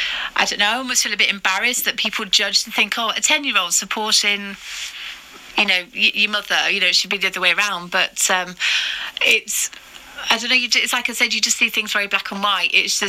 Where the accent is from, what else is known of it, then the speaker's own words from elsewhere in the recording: Oxford, South East England, United Kingdom; born there; Yes, I was born in Oxford, 10th of July.